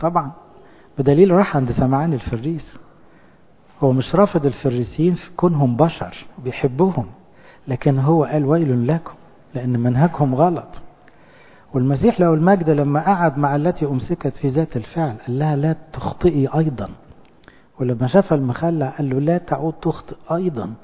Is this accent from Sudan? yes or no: no; Egypt; اخوانا احنا مصريين بس احنا مسيحيين اولا